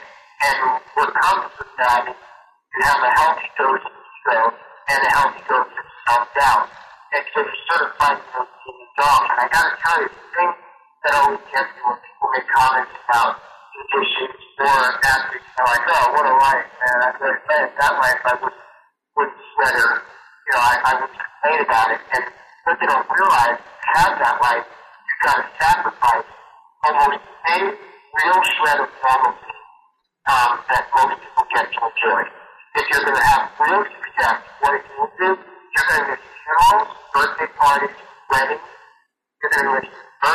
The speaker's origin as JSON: {"language": "English", "region": "New York", "country": "United States", "said": "Well, I'm from New York, and I always hope for the Yankees"}